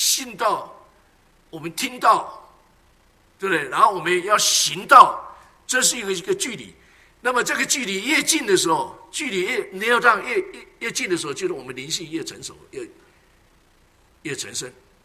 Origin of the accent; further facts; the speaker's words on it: China; 我们中国人早期的这哲学家